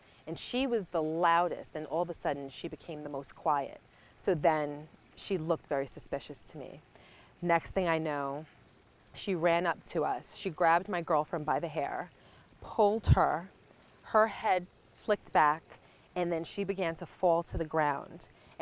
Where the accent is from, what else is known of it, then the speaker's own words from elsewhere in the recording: Brooklyn, New York, United States; I grew up in Brooklyn and it was just something that I encountered time to time.